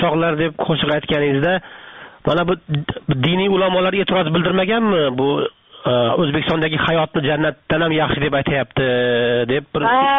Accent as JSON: {"language": "Uzbek", "region": "Xorazm Region", "country": "Uzbekistan", "said": "хатто Хорезмда мен эшитганман, битта кичкина қиз, Хорезмданман"}